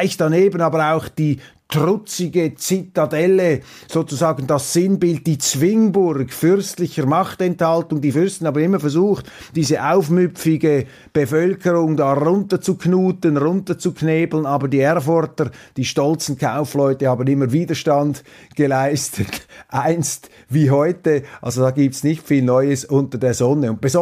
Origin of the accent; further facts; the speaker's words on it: Switzerland; Hochfaszinierend jetzt für mich als Schweizer hier mal durchzureisen